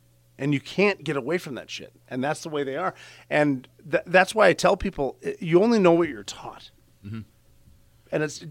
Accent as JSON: {"language": "English", "town": "Butte", "region": "Montana", "country": "United States", "said": "And I'm talking about me … from Butte, Montana, and Al Qaeda."}